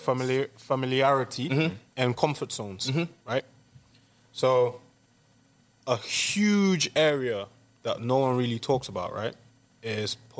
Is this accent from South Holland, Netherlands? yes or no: no; Amsterdam, North Holland, Netherlands; like, I come from Amsterdam.